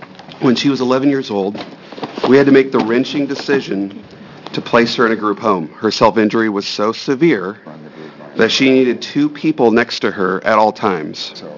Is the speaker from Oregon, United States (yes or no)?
yes; Salem, Oregon, United States; I'm from Salem, Oregon.